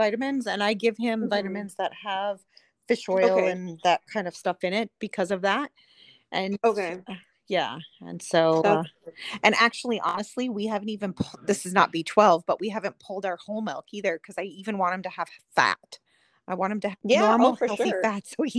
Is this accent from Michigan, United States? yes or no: no; Wisconsin, United States; They complain when we're from Wisconsin, so there's good milk in Wisconsin